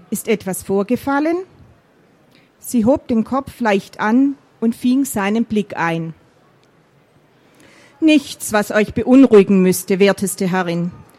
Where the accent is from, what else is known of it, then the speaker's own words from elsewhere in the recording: Ellwangen, Baden-Württemberg, Germany; Ich komme aus Ellwangen in Baden-Württemberg